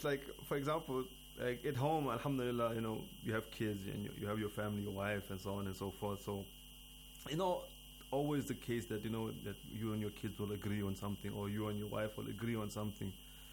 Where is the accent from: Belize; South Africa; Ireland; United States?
South Africa; I'm from South Africa.